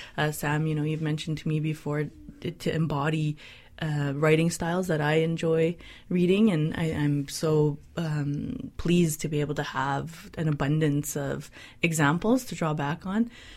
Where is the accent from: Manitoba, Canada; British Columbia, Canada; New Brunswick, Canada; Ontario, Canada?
Ontario, Canada; I come from Keashkazaging Anishinaabeg near Thunder Bay, Ontario